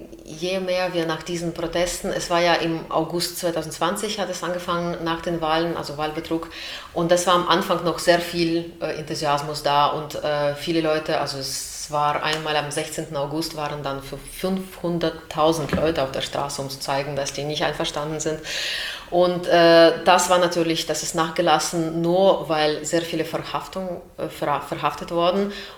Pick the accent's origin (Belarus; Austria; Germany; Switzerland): Belarus; ich komme aus Belarus.